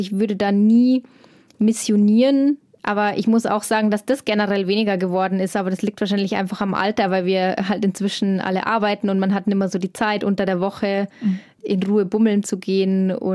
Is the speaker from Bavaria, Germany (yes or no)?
yes; Lenggries, Bavaria, Germany; ich bin aus Lenggries und habe dann in Erlangen studiert und da das erste Mal so in der Stadt gewohnt mit Läden drumherum.